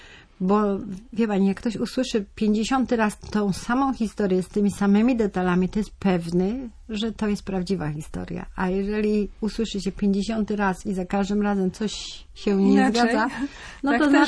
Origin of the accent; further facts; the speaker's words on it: Silesian Voivodeship, Poland; w dużej mierze książka będzie się działa na Śląsku, skąd pochodzę.